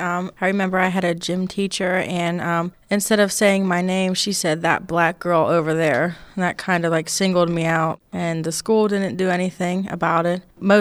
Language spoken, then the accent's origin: English; Everson, Pennsylvania, United States; I'm 19. I'm from Everson, PA.